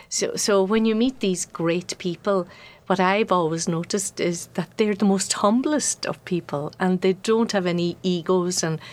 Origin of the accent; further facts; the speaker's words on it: Ireland; first language Irish Gaelic; English is a second language; Well, that's my first language. Gaelic is my first language. My parents spoke it. Their parents spoke it. So it's going back generations.